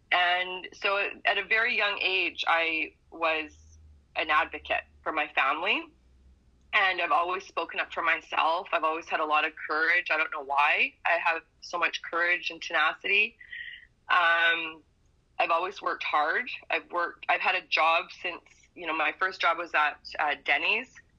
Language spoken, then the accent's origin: English; Vancouver, British Columbia, Canada; I grew up in Skeena Projects in East Vancouver with a single mom. I'm First Nations. I'm Niska, Gitxsan, Cree, Ojibwe, French, and Scottish.